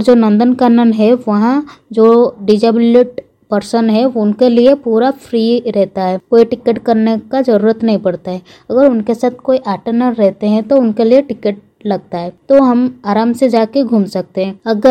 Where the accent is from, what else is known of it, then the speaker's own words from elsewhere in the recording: Odisha, India; मैं उड़ीसा कटक डिस्ट्रिक्ट से हूँ।